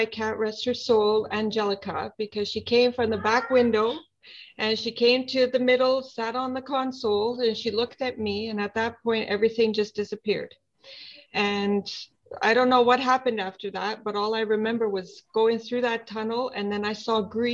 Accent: Edmonton, Alberta, Canada; now in Vancouver, Canada; I'm originally from Edmonton, Alberta, and I had a dream to move to Vancouver, BC, and I somehow managed that, even though when it was impossible. I ended up going through mountains in the middle of winter, December 15th of 2008 to get here.

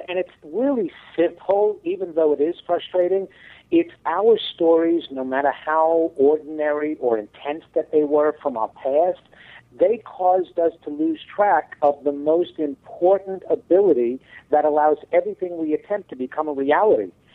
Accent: New York, United States; I'm coming from New York here, so I'm straightforward.

